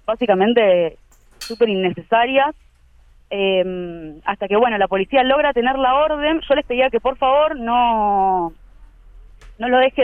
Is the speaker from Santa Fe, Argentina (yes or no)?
yes; Rosario, Santa Fe, Argentina; now in Córdoba, Argentina; Porque imagínate que nosotros somos de Rosario, no tenemos ni idea de cómo se maneja la policía acá